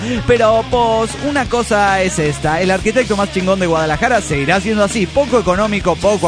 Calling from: Mendoza, Argentina; de Mendoza, Argentina.

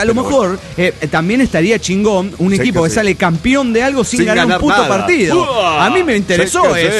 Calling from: Oaxaca, Mexico; de Oaxaca, México.

